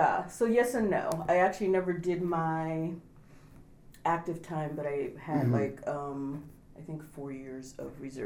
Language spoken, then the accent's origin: English; Warren, Ohio, United States; I grew up in Warren, Ohio. Northeast corner of mm-hmm. Ohio, kind of between Cleveland and Pittsburgh, pretty much.